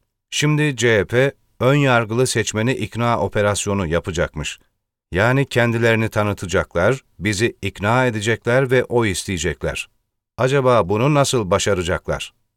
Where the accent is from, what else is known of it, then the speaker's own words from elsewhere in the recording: Istanbul, Turkey; Hiçbir hemşeri kuruluşuyla da irtibatım yok. Çünkü İstanbulluyum.